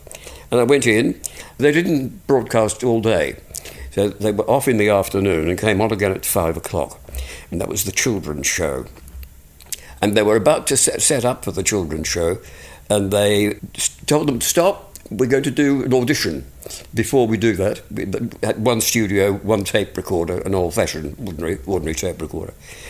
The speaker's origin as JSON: {"language": "English", "town": "Kalgoorlie", "region": "Western Australia", "country": "Australia", "tie": "born or raised there", "also_born_or_lived": "Perth", "said": "I was born in Western Australia, in Perth, but I was only born there because I was then taken to the goldfields, Kalgoorlie. It was a dirty, dusty place, very, very hot."}